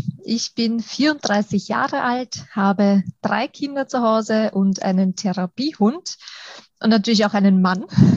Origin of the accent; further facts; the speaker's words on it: Schwechat, Lower Austria, Austria; ich komme aus Schwechat, also im schönen Niederösterreich wohne ich.